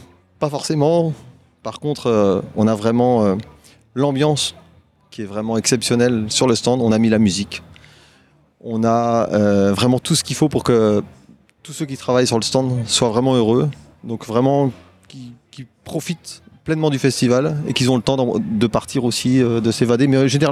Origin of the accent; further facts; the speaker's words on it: Janzé, Brittany, France; j'ai 46 ans et je viens de Janzé.